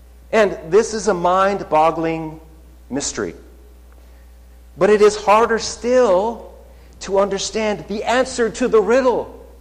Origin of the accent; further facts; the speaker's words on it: the Prairies, Canada; I grew up in Canada, and we weren't studying great American authors, and certainly not ones of the South that talked about things that, you know, a poor, you know, white prairie boy